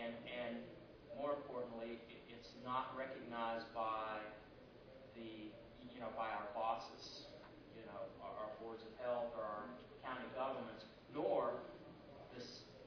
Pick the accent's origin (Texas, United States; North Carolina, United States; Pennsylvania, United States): North Carolina, United States; from North Carolina